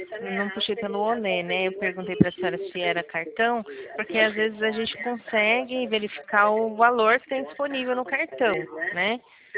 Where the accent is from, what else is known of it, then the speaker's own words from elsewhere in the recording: Itu, São Paulo, Brazil; aqui de Itu